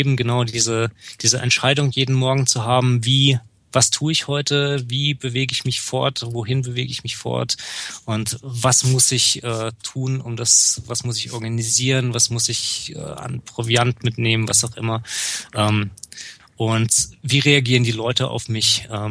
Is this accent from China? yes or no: no; Germany; ich bin aus Deutschland oder aus Uganda hier mit dem Fahrrad hergefahren